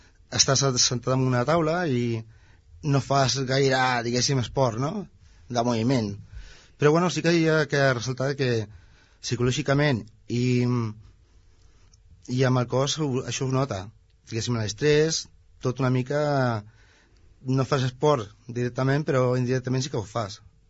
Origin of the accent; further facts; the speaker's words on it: Ripollet, Catalonia, Spain; jo que sóc de Ripollet en canvi, no